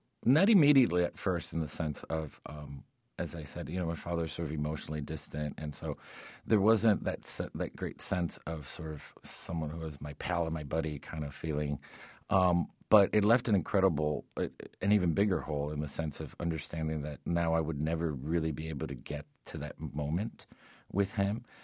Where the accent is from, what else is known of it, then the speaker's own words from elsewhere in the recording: Miami, Florida, United States; I mean, you got to understand the landscape of growing up in Miami, these huge, like, ships that we used to watch at, you know, going off into the Caribbean on sunset.